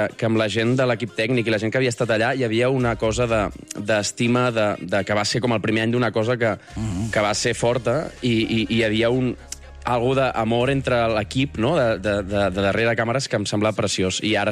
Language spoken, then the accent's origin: Catalan; Sant Quirze del Vallès, Catalonia, Spain; also born or lived in Barcelona / Sabadell; Sí, vaig néixer a Barcelona i els meus pares van viure... Bueno, ma mare va viure a Sant Quirze, del Vallès, i el meu pare a Sabadell, i custòdia compartida i entorns variats a cada un dels pobles